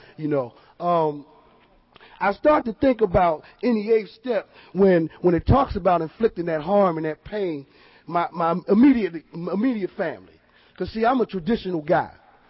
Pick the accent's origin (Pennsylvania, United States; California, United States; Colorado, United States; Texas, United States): Pennsylvania, United States; Philadelphia; I'm from Philly. Leaving them in Virginia to go back to Philly, which is familiar to me